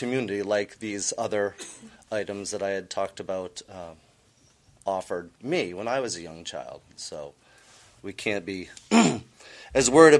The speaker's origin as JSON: {"language": "English", "town": "Monhegan Island", "region": "Maine", "country": "United States", "said": "from Monhegan Island. I've been a resident there for 41 years. My entire family has lived on Monhegan at one point or another. as I see it, since I was a young child, we've had a lot of changes on Monhegan."}